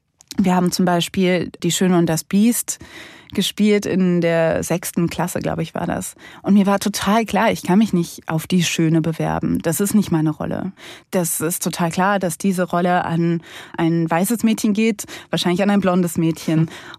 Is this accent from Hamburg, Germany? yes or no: no; Cologne, North Rhine-Westphalia, Germany; ich bin in Köln aufgewachsen mit Karneval